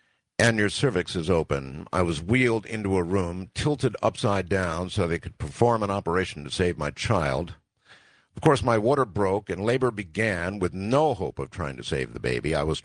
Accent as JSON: {"language": "English", "town": "Pahrump", "region": "Nevada", "country": "United States", "said": "I'm from Pahrump, Nevada, which is just across the mountain from Area 51."}